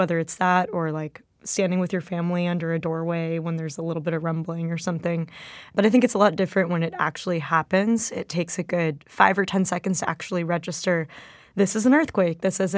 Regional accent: Los Angeles, California, United States; But yeah, I grew up in Los Angeles

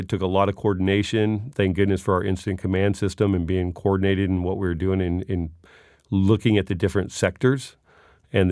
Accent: Los Angeles, California, United States; I grew up in Los Angeles, so I know what big buildings and skyscrapers are like.

